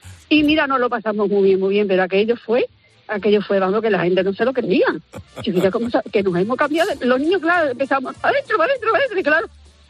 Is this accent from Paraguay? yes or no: no; Seville, Andalusia, Spain; Nosotros somos de Sevilla.